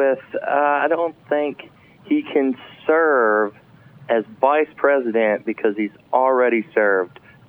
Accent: Pearisburg, Virginia, United States; I'm from Parisburg, Virginia.

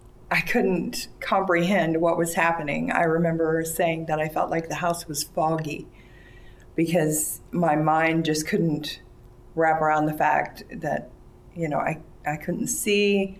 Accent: Indiana, United States; I'm an exoneree from Indiana.

